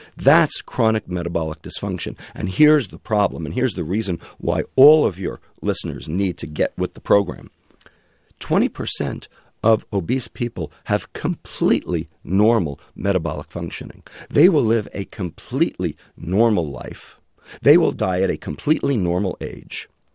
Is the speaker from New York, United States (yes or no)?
yes; Brooklyn, New York, United States; And I'm from Brooklyn.